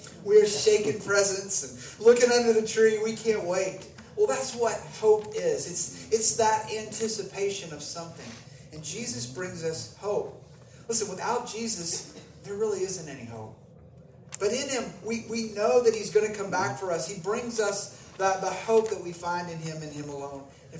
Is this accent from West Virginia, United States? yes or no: yes; West Virginia, United States; I grew up in West Virginia, and we call it hard tack.